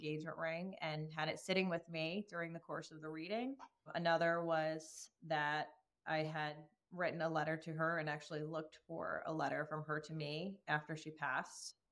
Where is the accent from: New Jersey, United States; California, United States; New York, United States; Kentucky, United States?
New Jersey, United States; Long Hill; I am from Long Hill, New Jersey.